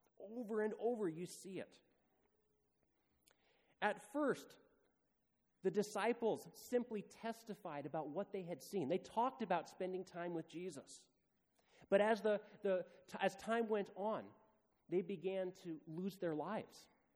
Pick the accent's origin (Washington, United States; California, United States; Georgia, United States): Washington, United States; Seattle; born there; I was born in Seattle, and my parents started taking me to Sabbath school when I was just a tiny tot.